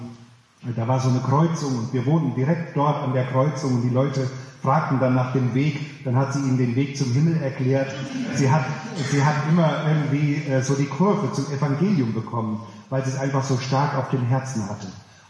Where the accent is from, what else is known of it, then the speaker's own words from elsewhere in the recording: Hesse, Germany; Ich komme eigentlich aus Hessen und eigentlich komme ich nicht aus einer christlichen Familie.